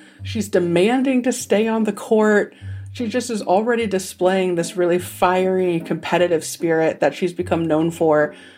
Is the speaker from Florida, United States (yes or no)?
no; Indiana, United States; different from where I grew up in Indiana, where you have schools versus schools.